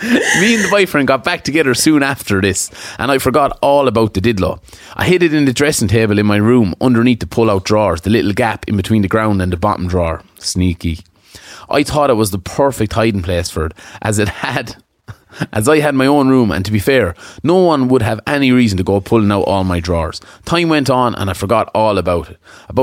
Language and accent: English; Cavan, Ulster, Ireland; moved away as an adult; now in Australia; I'm from Cavan and I moved to Australia in August with my boyfriend.